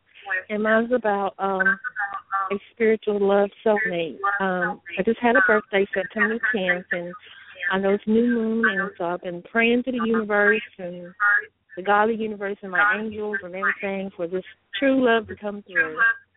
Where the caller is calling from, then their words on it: North Carolina, United States; North Carolina.